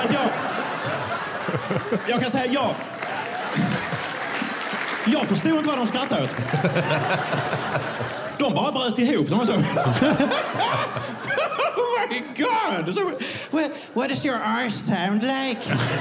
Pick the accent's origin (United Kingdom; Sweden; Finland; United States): Sweden; southern Sweden; accent: uvular r; Nej, men jag ville förklara att jag pratar med tungrots-r. Ska jag säga det så här? Well, I'm from the south of Sweden